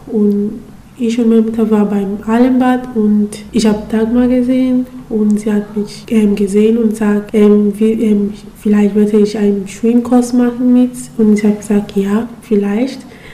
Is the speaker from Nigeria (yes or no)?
yes; Nigeria; German is a second language; now in Germany; Aus Nigeria.